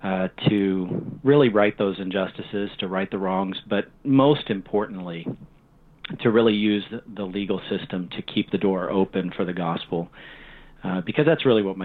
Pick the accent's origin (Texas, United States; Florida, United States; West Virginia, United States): Texas, United States; when we were growing up in East Texas at the time, my parents were homeschooling my sister and I.